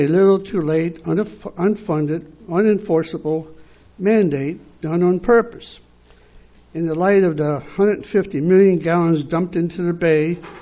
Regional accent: Los Osos, California, United States; from Los Osos, home of the most expensive, unaffordable, antiquated sewer project in the nation per capita.

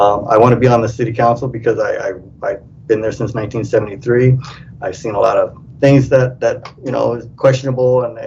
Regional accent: Grover Beach, California, United States; I'm born and raised in Grover Beach, and again, it's a city I love and the city I've been part of since I was a little kid, and it'll always be home for me.

